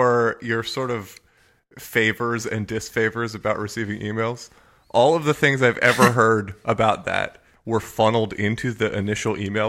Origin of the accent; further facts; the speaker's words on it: Japan; I grew up in Japan.